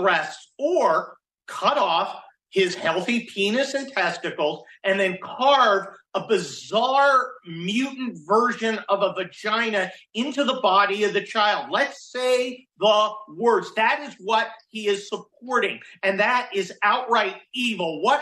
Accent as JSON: {"language": "English", "town": "San Mateo", "region": "California", "country": "United States", "tie": "born or raised there", "said": "Look, I grew up in San Mateo, California. It's about 10-15 miles south of San Francisco. So I went there a lot as a kid."}